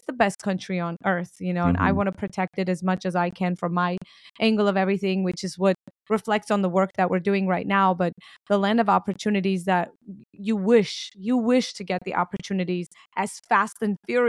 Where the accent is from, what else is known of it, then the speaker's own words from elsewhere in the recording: Armenia; that's how we grew up in Armenia.